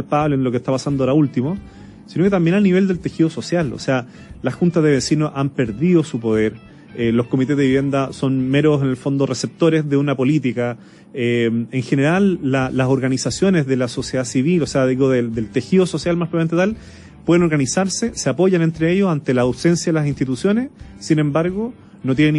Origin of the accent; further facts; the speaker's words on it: Chile; eso es algo que está súper en el ADN de nosotros como chilenos y chilenas